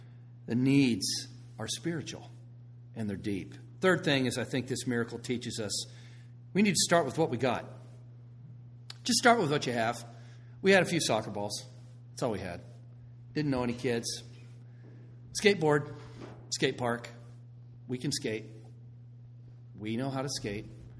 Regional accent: Florida, United States; A few years ago, before we moved here, Tampa Bay Dream Center, we're from the Tampa Bay area of Florida.

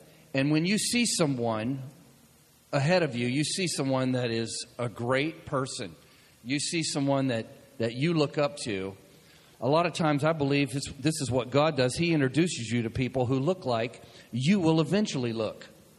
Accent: Florida, United States; I grew up in Florida, just a few miles from where all of that went down.

